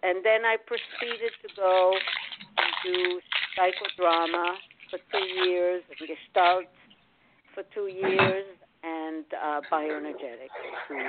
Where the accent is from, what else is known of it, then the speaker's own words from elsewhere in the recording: Israel; Being born and raised in Israel, I mean, the wars, my dad was a veteran.